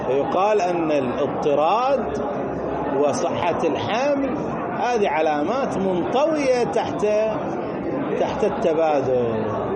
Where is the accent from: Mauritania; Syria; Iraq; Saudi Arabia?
Iraq; now in Germany; والله أنا في ألمانيا وأنا عراقي